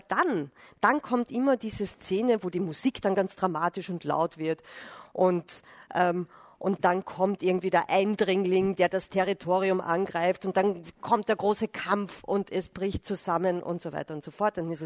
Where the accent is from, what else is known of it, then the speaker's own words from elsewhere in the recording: Carinthia, Austria; now in Vienna, Austria; Ich komme aus Kärnten, mir geht es ähnlich. Also ich habe es dann in Wien im Flachland schon ein bisschen so